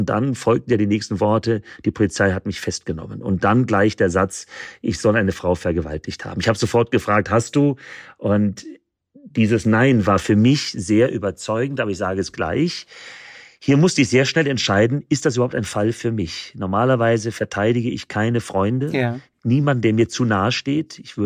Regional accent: Munich, Bavaria, Germany; alle kommen wir aus München.

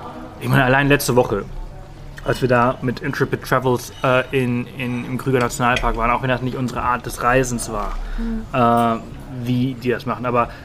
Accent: Spain; German is a second language; Ich meine, ich komme ja auch aus Spanien.

